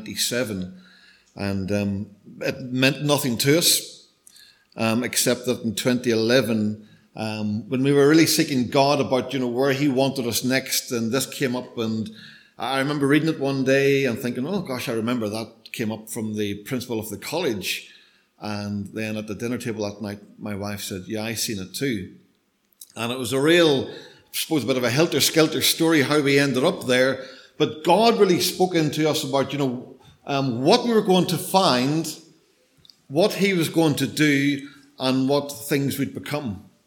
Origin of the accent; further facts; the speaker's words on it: Belfast, Northern Ireland, United Kingdom; And yes, I'm from Belfast, so we would normally say, what about you?